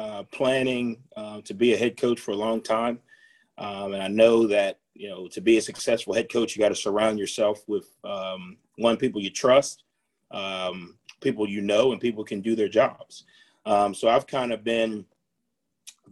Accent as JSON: {"language": "English", "region": "Maryland", "country": "United States", "tie": "born or raised there", "said": "Yeah, I was, like you said, I grew up in Maryland"}